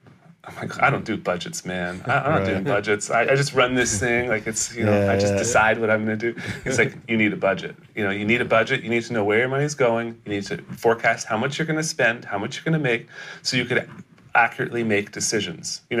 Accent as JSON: {"language": "English", "country": "Canada", "tie": "born or raised there", "said": "you know I'm born in Canada. Born in Canada, great parents. You know, not a lot of like hardships growing up."}